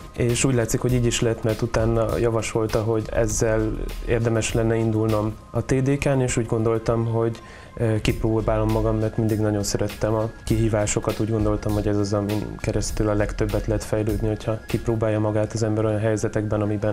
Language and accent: Hungarian; Eger, Heves, Hungary; Egri vagyok